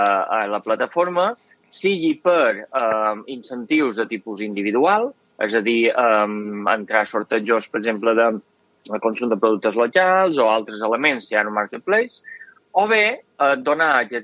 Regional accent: Pollença, Balearic Islands, Spain; Són de Pollença.

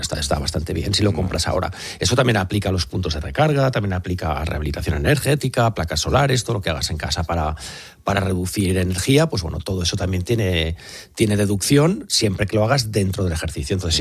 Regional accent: Catalonia, Spain; En Cataluña, de donde soy yo

